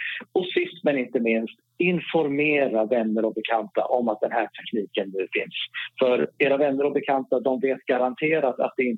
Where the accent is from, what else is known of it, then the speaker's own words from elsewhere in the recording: Norrland, Sweden; accent: Norrland; Jag har norrländska R, jag har inte Stockholms R.